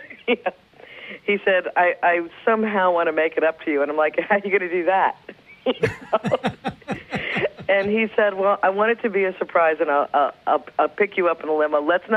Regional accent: Louisville, Kentucky, United States; I'm from Louisville, Kentucky. I was a Delta Gamma at Indiana.

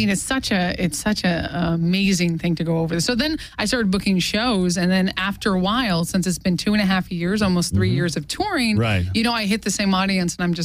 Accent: Santa Barbara, California, United States; also born or lived in Orange County / Seattle; I was born in Orange County, grew up in Santa Barbara. Okay. And then I lived in Seattle for a while.

